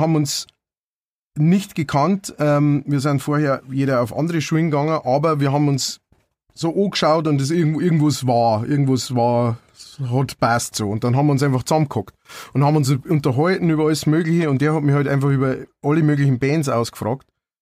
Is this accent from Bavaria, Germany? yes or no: yes; Bavaria, Germany; Also erstens einmal bin ich in Niederbayern aufgewachsen, da dauert alles ein bisschen länger.